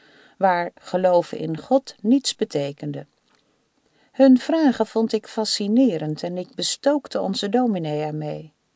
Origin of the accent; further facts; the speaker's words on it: Leiden, South Holland, Netherlands; born there; Ik ben geboren in Leiden in de oorlogsjaren en woonde met mijn ouders en drie broers en drie zussen in een rijtjeshuis